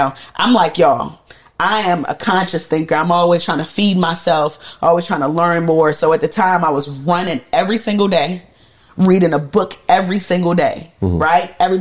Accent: Jamaica; because I'm Jamaican, right? So like, I didn't grow up eating that.

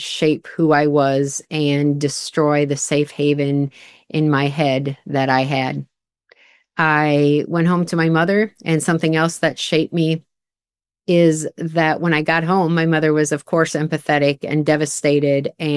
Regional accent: Minnesota, United States; I grew up in the Midwest. I am a proud Minnesotan, even though I live in Iowa now. I grew up in Minnesota, the southwest corner, in a tiny town of about 600 people.

